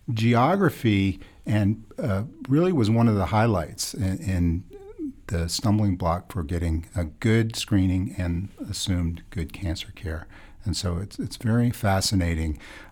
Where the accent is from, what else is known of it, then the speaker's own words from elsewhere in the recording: Baltimore, Maryland, United States; I'm from the Washington, D.C. area, Baltimore area.